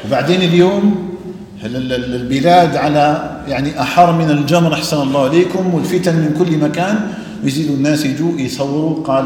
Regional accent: Algeria; بلدنا الجزائر

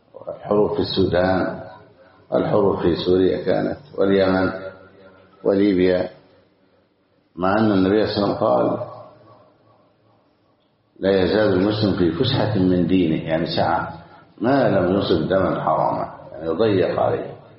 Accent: Egypt; بلادنا مصر

